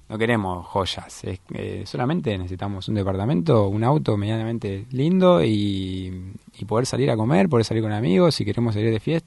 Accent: Ciudad Evita, Buenos Aires Province, Argentina; nos conocemos del barrio, somos los dos de Ciudad Evita, de zona oeste, La Matanza.

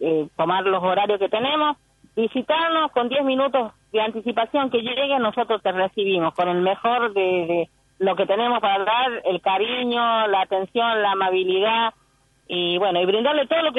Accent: Argentina; Y somos argentinos, pero no conocemos nuestra Argentina.

